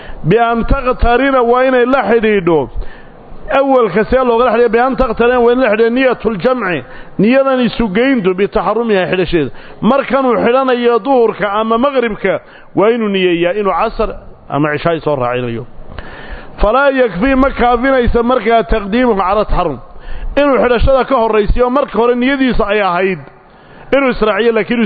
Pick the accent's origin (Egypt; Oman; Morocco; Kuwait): Morocco; انا مغربي